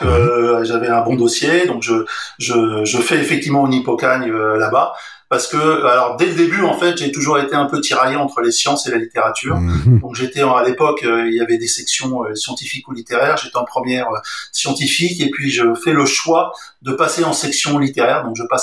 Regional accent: Montreuil, Île-de-France, France; Donc, moi, je suis né à Montreuil, dans le 9-3. c'est là que on vivait, c'est là qu'était l'appartement des parents.

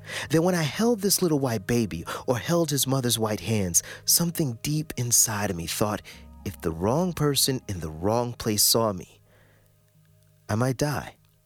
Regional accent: the South, United States; Now, I grew up in the South, and I'd never done the interracial dating thing.

